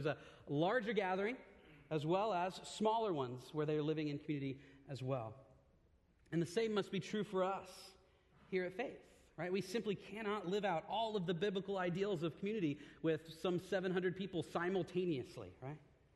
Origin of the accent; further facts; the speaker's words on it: the South, United States; see, I grew up in the South, and so I feel like the Lord has me here this morning to tell you that the SEC is where real football takes place anyway, right?